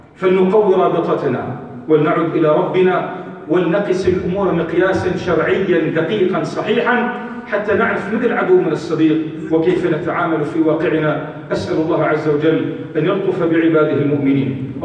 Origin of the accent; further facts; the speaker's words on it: Lebanon; للأسف هناك إرادة في بلدنا لبنان